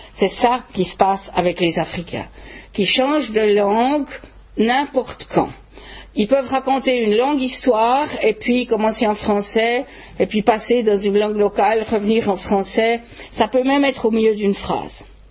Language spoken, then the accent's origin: French; Switzerland; accent: Swiss; first language French; c'est ma langue maternelle. Vous pouvez certainement l'entendre, bien que j'aie un accent suisse, évidemment.